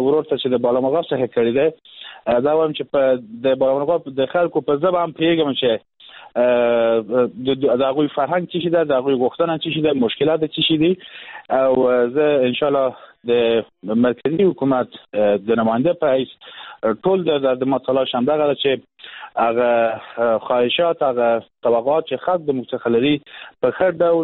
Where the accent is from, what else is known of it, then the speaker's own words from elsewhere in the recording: Herat, Afghanistan; من اتفاقا در ولایت هرات کلان شدم بزرگ شدم در حوزه غرب افغانستان